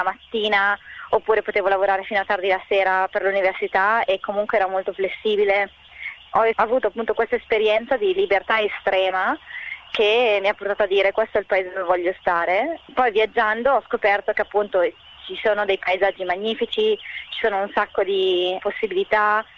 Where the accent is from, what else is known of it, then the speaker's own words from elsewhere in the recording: Orzinuovi, Lombardy, Italy; moved away as an adult; now in Perth, Australia; io sono bresciana, della provincia di Brescia per essere precisi. Se vuoi ti posso anche dire il paese, che si chiama Orzi Nuovi. Sono stata architetto anche in Italia, quindi ho studiato da architetto a Milano, al Politecnico. Sono arrivata a Perth nel 2013